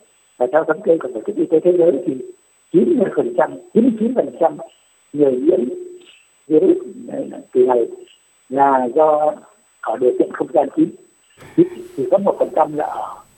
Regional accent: Quang Ngai, Vietnam; Quảng Ngãi là quê của tôi đấy.

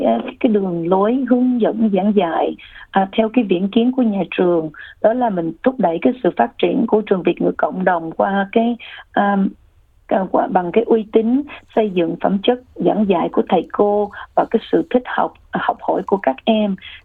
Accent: Australia; Tại vì em sinh trưởng lớn lên ở Úc, qua đây lúc 3 tuổi

